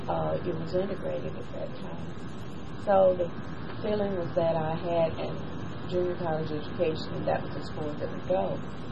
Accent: Rockmart, Georgia, United States; from Rockmore, Georgia, Polk County. I'm about 45 miles west of Atlanta, Polk County.

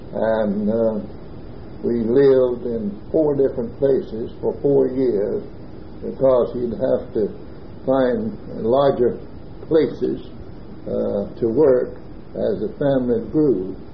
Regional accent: Alabama, United States; born there; I was born in Walker County, Alabama, 13 miles north of Jasper, on January 16, 1909.

